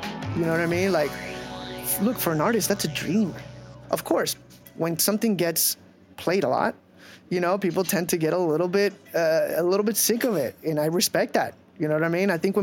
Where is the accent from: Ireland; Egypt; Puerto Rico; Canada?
Puerto Rico; I'm from Puerto Rico. I'm a U.S. citizen.